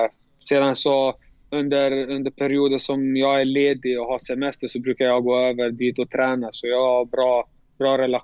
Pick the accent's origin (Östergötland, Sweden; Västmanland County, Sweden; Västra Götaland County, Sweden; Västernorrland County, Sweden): Västra Götaland County, Sweden; Borås; also born or lived in Falun; Vi var inte från Borås från första början. Vi bodde i Falun. Pappa ville att vi skulle flytta till Borås på grund av att det fanns bättre förutsättningar för familjen.